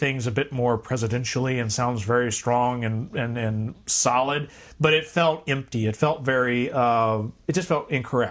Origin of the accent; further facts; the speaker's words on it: United States; So this, as an American, I was like, no, electing this person is not going to fix everything.